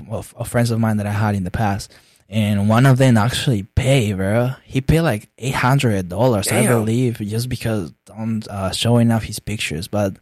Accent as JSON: {"language": "English", "country": "Peru", "second_language": "English", "said": "and I'm from Peru. So, like, when I was here, like, I used to do live stream here and join the Peruvian ones"}